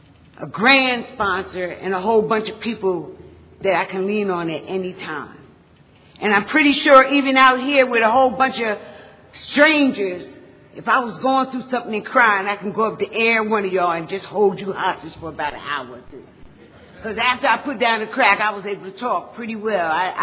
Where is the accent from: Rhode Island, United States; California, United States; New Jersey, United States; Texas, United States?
New Jersey, United States; Paterson; I'm from Paterson, New Jersey.